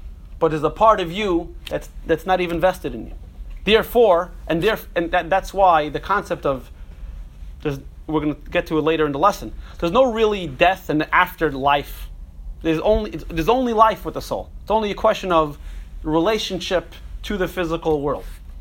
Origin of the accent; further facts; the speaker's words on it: Brooklyn, New York, United States; Listen, I grew up in Brooklyn, you know, there's certain things you gotta know. I have a Jewish mother too.